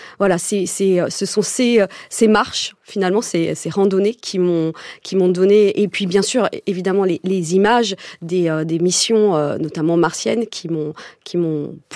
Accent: Paris, Île-de-France, France; je suis née, j'ai grandi à Paris.

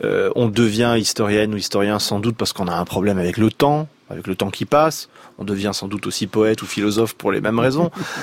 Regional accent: France; moi donc, en tant que Français

